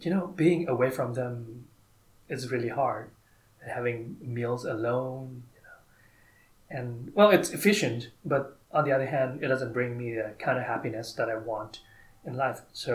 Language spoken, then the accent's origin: English; Vietnam; English is a second language; I was a finance major. I'm from Vietnam. Was a finance major in college.